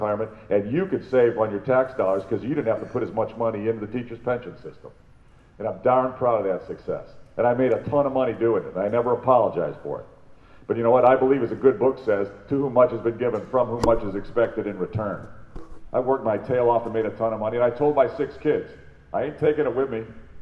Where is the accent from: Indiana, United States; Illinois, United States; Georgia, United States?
Illinois, United States; born there; I was born here in Illinois. I raised 6 kids here in Illinois. I built businesses here in Illinois, and I love it.